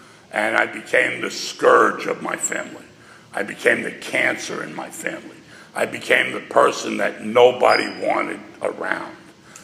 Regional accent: New York City, New York, United States; In case you have a hearing problem, I'm from New York City.

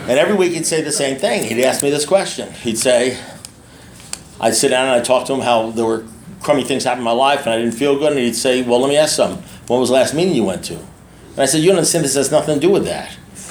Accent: New York, United States; I said, no, I'm Jewish kid from New York.

